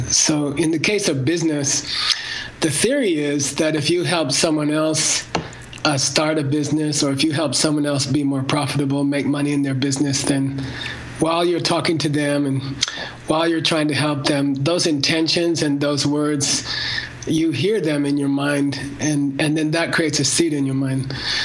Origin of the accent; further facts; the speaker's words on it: United States; But, you know, I grew up in America. My mom talked about karma.